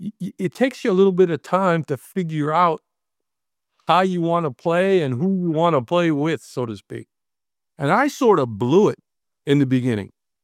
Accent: Boston, Massachusetts, United States; Way, I'm from Boston.

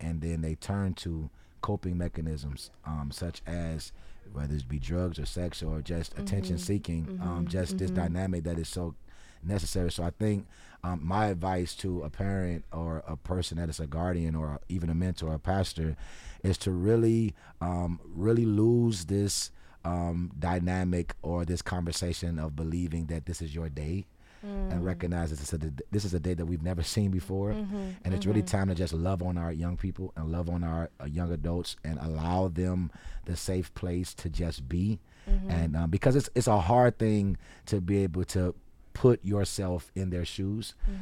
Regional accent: Chicago, Illinois, United States; Listen, I'm from Chicago. I love … to the same degree.

